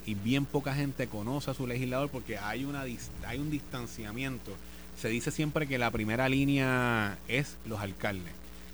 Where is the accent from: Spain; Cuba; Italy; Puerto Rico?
Puerto Rico; Cupey, San Juan; also born or lived in Caimito; yo soy natural del distrito 4, yo soy hijo de Cupey, yo nací en Caimito, porque tengo una carretera 842 frente a la ferretería El Sol. Hasta los 8 años yo vivía ahí en Caimito y a los 10 años mis papás, luego del paso del huracán Georges, compran una casa en Coupey